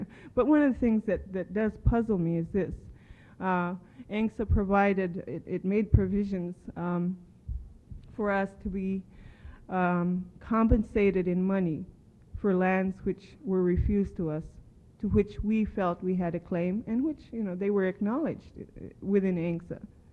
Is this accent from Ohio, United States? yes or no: no; Unalakleet, Alaska, United States; I'm an Inupiaq. I'm from Unalakleet.